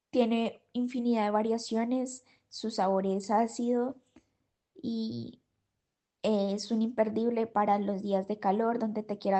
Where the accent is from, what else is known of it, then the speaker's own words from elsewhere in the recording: Colombia; En mi país, Colombia, al ser tan privilegiado sus tierras tan fértiles